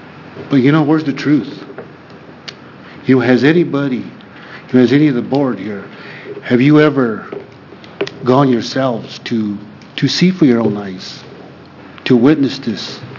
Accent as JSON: {"language": "English", "country": "United States", "said": "I am from the Fort McDermott Paiute Shoshone Tribes of McDermott and Oregon."}